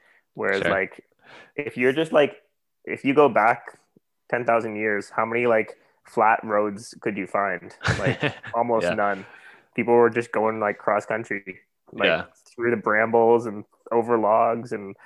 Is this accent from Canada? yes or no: yes; Canada; I'm a Canadian, so I love it.